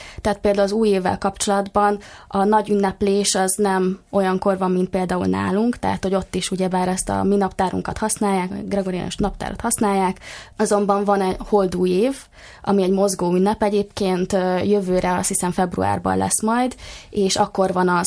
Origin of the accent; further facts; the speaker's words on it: Hungary; Szerintem magyarként nem is nehéz azonosulni